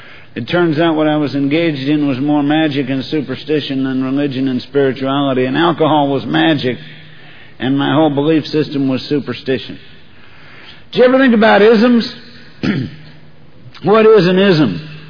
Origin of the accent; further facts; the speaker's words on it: Texas, United States; And I'm from Texas. Now, in Texas, when we get pissed, we're angry.